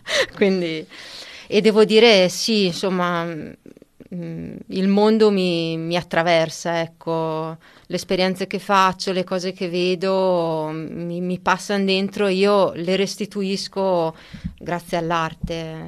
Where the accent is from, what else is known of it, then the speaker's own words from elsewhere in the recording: Mezzocorona, Trentino-Alto Adige, Italy; now in Cles, Italy; io abito a Cles da quasi 10 anni, ma sono originaria di Mezzocorona, anche se sono abbastanza libera, diciamo, mi sento abbastanza cittadina del mondo.